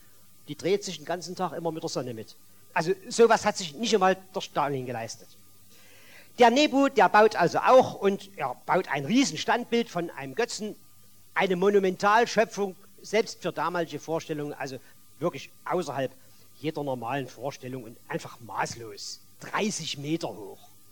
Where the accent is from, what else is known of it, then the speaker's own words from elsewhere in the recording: Saxony, Germany; bei uns daheim in Sachsen, da gibt es demnächst wieder mal Ferien.